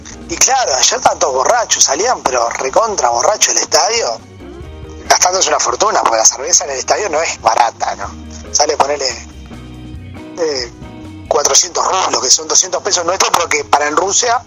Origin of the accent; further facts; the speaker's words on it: Uruguay; Y yo creo que nosotros como uruguayos muchas veces eso no nos damos cuenta.